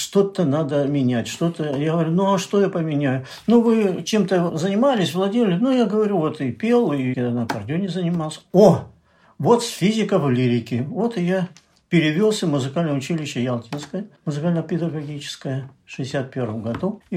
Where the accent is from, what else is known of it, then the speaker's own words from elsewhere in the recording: Siberia, Russia; Я, как говорится, сибиряк, Заполярье